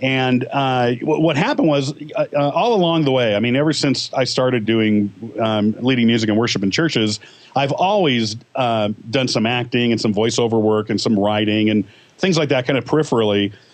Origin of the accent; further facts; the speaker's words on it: California, United States; now in Aurora, United States; I'm from Southern California. That's where I grew up, in the LA area, Glendale, Burbank, and all that.